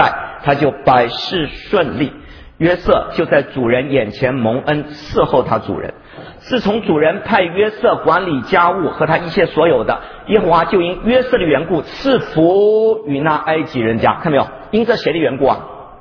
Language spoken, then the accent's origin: Chinese; China; 尤其我们中国人啊